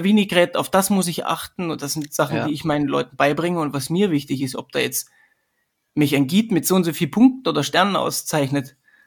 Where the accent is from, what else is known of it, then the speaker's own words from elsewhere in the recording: Sömmerda, Thuringia, Germany; Ich komme ursprünglich aus Sömmerda, das ist das Silicon Valley von der damaligen DDR. Da wurden Büromaschinen hergestellt, das ist sehr, sehr bekannt. Jeder Ostdeutsche kennt diese Stadt. Da komme ich her, ein super kleines Städtchen